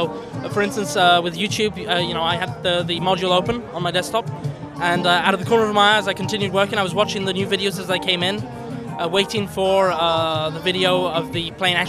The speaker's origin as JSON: {"language": "English", "country": "United States", "said": "I am American, but it is my first time at a demo conference."}